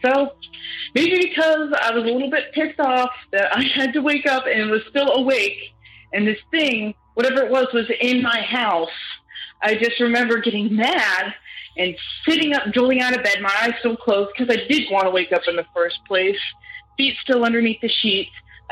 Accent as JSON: {"language": "English", "region": "Pennsylvania", "country": "United States", "tie": "born there", "said": "I was born up in Pennsylvania."}